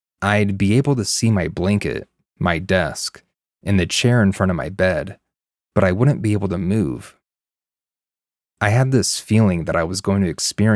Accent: Indonesia; Growing up in Indonesia, hearing stories about spirits and hauntings was also not uncommon.

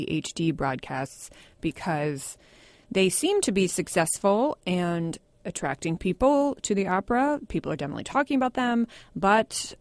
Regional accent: West Virginia, United States; And I'm from West Virginia, so I can say that.

